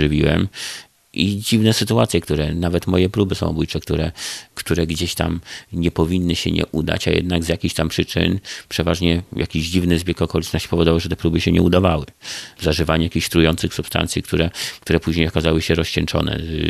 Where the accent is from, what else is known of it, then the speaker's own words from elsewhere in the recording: Podlaskie Voivodeship, Poland; moved away; ja pochodzę z województwa podlaskiego, z małej miejscowości.